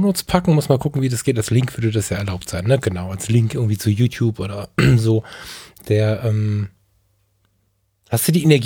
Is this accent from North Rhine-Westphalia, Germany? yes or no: yes; Ratingen, North Rhine-Westphalia, Germany; born there; Ich bin in Rating geboren.